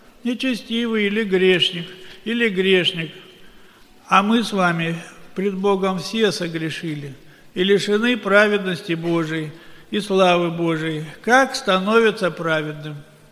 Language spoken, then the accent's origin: Russian; Siberia, Russia; Я приехал к вам из Сибири. У нас уже молодежный фавор прошел.